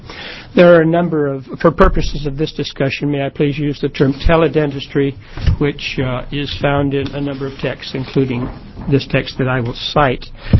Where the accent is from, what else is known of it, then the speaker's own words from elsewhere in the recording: Oregon, United States; For the record … from Lane County.